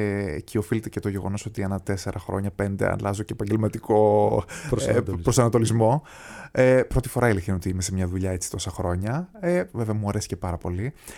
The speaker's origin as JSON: {"language": "Greek", "town": "Viersen", "region": "North Rhine-Westphalia", "country": "Germany", "tie": "born or raised there", "said": "Γεννήθηκα στη Γερμανία, ναι. Στο Φίερζεν, είναι ένα μικρό χωριό κοντά στο Ντέσσελντορφ, χωριό για τα δεδομένα της Γερμανίας, γιατί νομίζω ότι έχει γύρω στους 60.000 κατοίκους. Ωστόσο, μια πάρα πολύ ωραία έτσι, περιοχή. Εκεί γεννήθηκα, εκεί μεγάλωσα."}